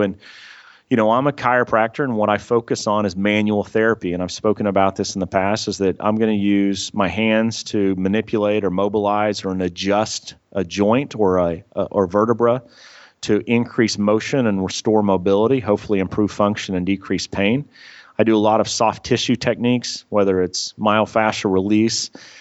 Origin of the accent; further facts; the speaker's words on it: Tulsa, Oklahoma, United States; I'm originally from Tulsa, Oklahoma. My family was all back here.